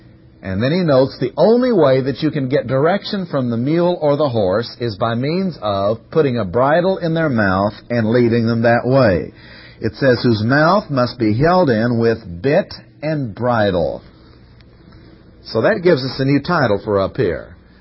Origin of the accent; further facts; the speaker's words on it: Missouri, United States; And this is appropriate since we're from Missouri. Our state animal is the donkey